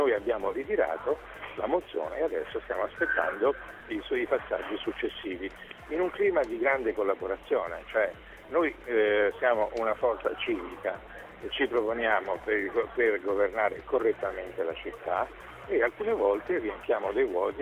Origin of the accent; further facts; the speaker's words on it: Siena, Tuscany, Italy; sono un senese, anche se non nato a Siena, e faccio gli interessi della mia città nella quale vivo.